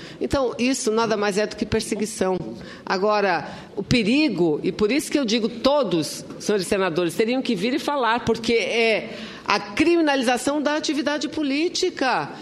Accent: Amazonas, Brazil; Eu sou do Estado do Amazonas.

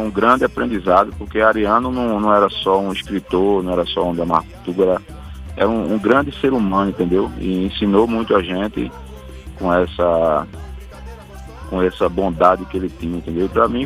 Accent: Olinda, Pernambuco, Brazil; que eu sou daqui de Pernambuco, de Olinda

